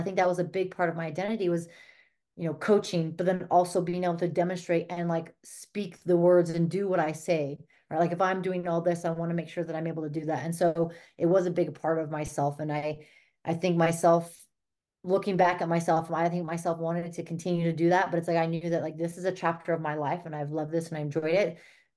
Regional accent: Montana, United States; I'm from Montana, and so I went home for all the holidays

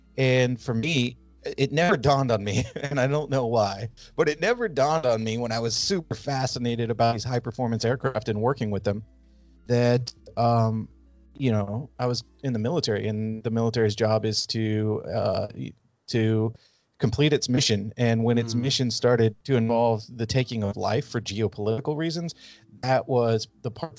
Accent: California, United States; So I grew up in Northern California.

